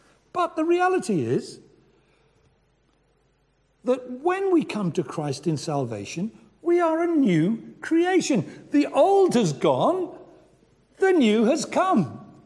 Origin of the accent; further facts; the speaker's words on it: Wales, United Kingdom; You know, most of you know I'm Welsh.